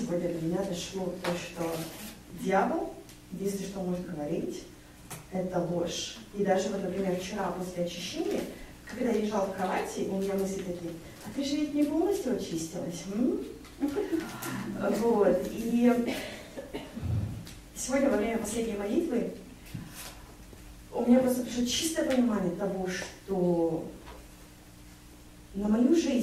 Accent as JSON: {"language": "Russian", "country": "Kazakhstan", "moved": "yes", "lives_now": "Calgary, Canada", "said": "я из Калгари, Канады, вообще родом из Казахстана."}